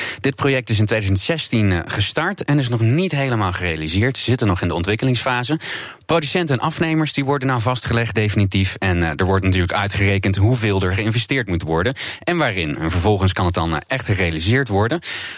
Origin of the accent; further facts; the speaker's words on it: Roermond, Limburg, Netherlands; in mijn heimat, in Roermond, waar ik vandaan kom.